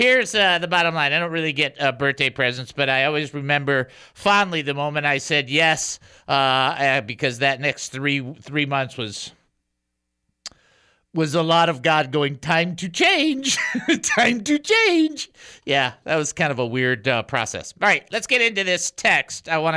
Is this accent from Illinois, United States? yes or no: no; Texas, United States; So we hope that they do well. Because we're from Texas.